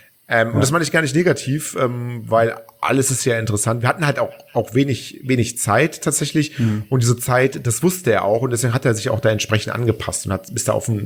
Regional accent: Cologne, North Rhine-Westphalia, Germany; weil ich bin Kölner

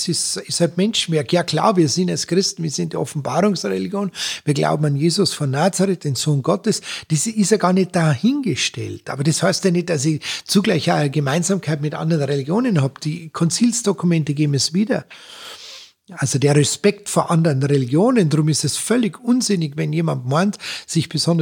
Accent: Munich, Bavaria, Germany; Ich bin ja geborener Münchner, ich bin mit der Wiesn groß geworden. Wenn der richtige Windstimmung ist, dann haben wir bei uns in Leim drüben den Duft sogar bis von der Wiesn bis nach Horm gekriegt.

